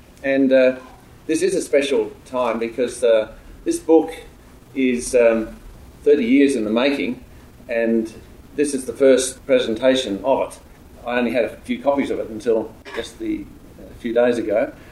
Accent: Perth, Western Australia, Australia; But I'm from Perth, the Swan River colony, home of the Black Swan.

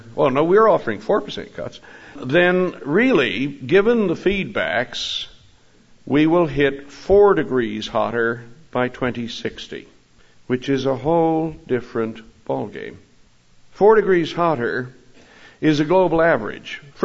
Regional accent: Newfoundland and Labrador, Canada; I grew up in Newfoundland.

